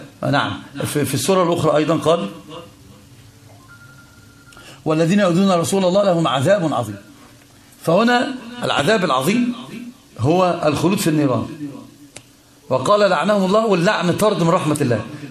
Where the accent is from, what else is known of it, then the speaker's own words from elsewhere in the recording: Egypt; ده الكلام ده عندنا في مصر يقول لك كده